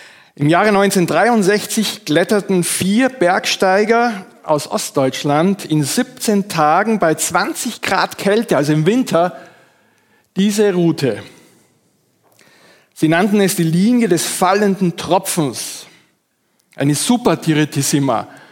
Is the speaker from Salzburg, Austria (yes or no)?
no; Graz, Styria, Austria; vor vielen Jahren in einer Zeitung in meiner Heimatstadt Graz gelesen